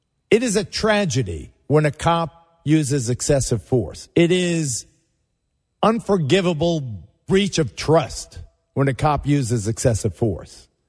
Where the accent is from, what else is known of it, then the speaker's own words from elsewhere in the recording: New York, United States; from Avenue C.